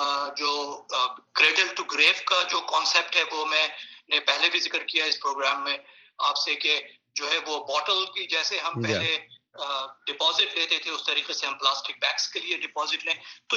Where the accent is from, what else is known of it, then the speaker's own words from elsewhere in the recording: Karachi, Sindh, Pakistan; کراچی میں میں پلا بڑا ہوں, وہاں اس وقت بھی بارشیں ہوتی تھی